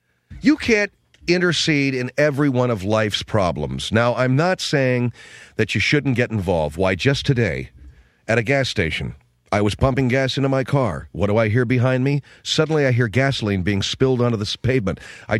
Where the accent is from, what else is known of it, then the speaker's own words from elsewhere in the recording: United States; I'm an American, yeah.